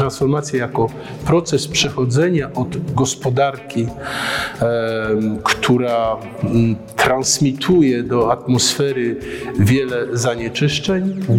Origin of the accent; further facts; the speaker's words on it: Przory, Silesian Voivodeship, Poland; accent: Silesian; jestem synek stąd. Tutaj się urodziłem, bo urodziłem się niedaleko, urodziłem się w Przorach. Dobrze władam gwarą